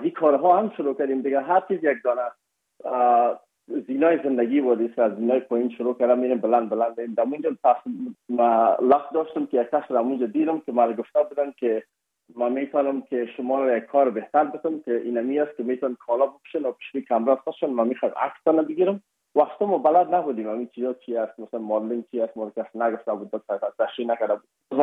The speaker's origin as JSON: {"language": "Persian", "country": "Afghanistan"}